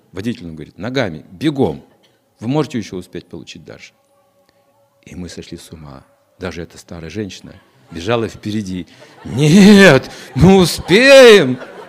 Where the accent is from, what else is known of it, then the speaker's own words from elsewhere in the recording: Russia; мы из России, мы никогда не видели